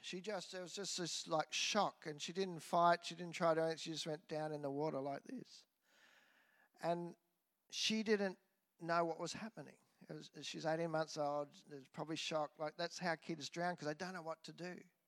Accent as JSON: {"language": "English", "region": "Queensland", "country": "Australia", "tie": "born or raised there", "said": "I grew up on the Sunshine Coast in the surf, so I'm quite comfortable, probably not these days, so comfortable in a rip."}